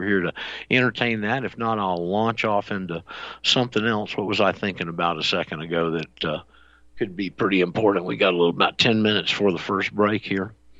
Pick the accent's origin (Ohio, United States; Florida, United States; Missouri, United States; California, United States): Florida, United States; Panama City; In my hometown, Panama City, was built by the WPA, actually.